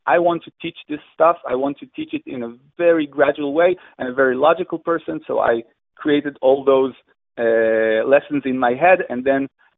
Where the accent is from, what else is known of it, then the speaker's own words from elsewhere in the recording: Israel; I'm 45 years old. I'm from Israel